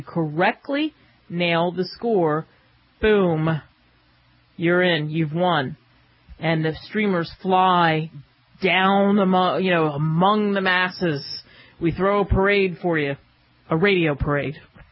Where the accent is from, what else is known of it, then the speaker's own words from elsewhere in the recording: Pennsylvania, United States; And I grew up in outside of Philadelphia, so I always rooted for the Eagles.